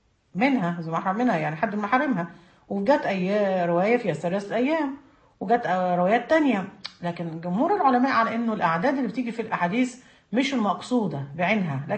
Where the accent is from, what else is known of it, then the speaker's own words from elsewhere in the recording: Egypt; لأنه مثلا إحنا في مصر، خلينا في بلدنا